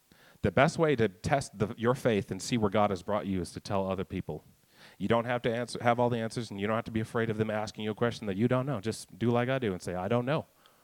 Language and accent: English; Kansas, United States; I'm from Kansas. I live in Kansas City.